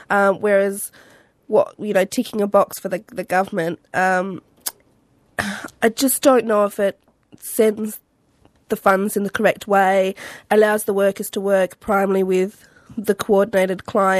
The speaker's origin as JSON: {"language": "English", "country": "Australia", "said": "Australian, but yes, we are Aboriginal, and we understand our culture and connect to land. So, I'm Australian and I'm Aboriginal."}